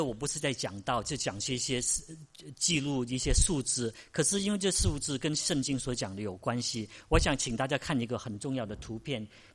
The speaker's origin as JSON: {"language": "Chinese", "country": "China", "said": "是我们中国人代表我们首都的地方。"}